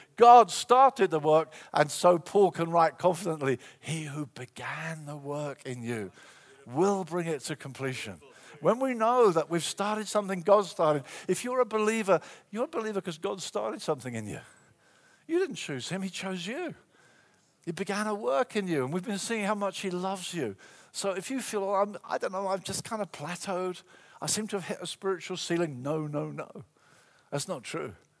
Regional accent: Brighton, South East England, United Kingdom; I used to hire a big hall in my hometown of Brighton.

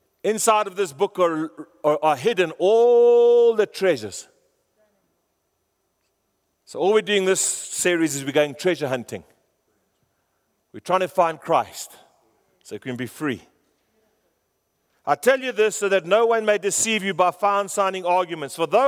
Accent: Pretoria, Gauteng, South Africa; When I grew up in Pretoria, this is how we worshiped.

